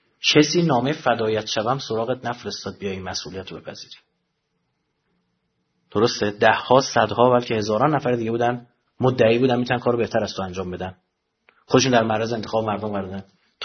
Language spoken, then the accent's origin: Persian; Iran; ما ایرانیم خوب نمیتونیم تلفظ بکنیم